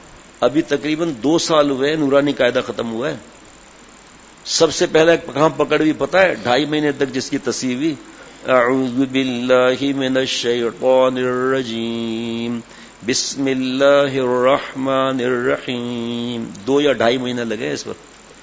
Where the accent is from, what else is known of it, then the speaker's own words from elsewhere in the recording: Karachi, Sindh, Pakistan; born there; کراچی میں ہجرت کر کے، بابا میری پیدائش ہی کراچی کی